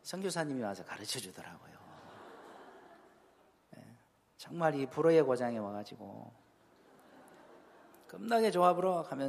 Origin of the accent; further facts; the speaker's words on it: Goheung, South Jeolla, South Korea; 저는 전라남도 고흥에서 왔습니다. 고흥은 이제 불어의 고장이거든요.